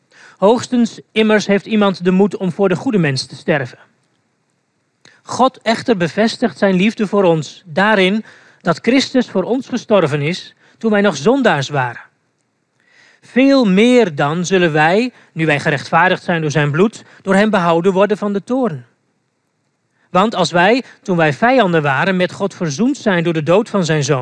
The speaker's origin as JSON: {"language": "Dutch", "town": "Almelo", "region": "Overijssel", "country": "Netherlands", "said": "Ik kom uit Almelo."}